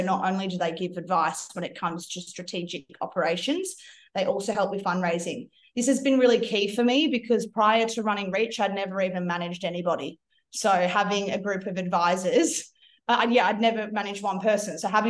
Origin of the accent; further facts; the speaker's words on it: Australia; So I'm Australian.